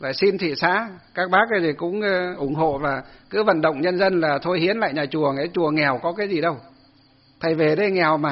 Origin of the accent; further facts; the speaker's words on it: Ba Hàng Đồi, Hòa Bình, Vietnam; dọc từ trên Sơn Tây xuống dưới quê tôi Ba Hàng Đồi